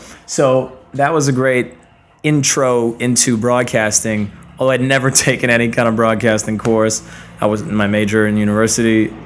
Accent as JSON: {"language": "English", "country": "Canada", "said": "I'm from Canada, modest, middle class, at best."}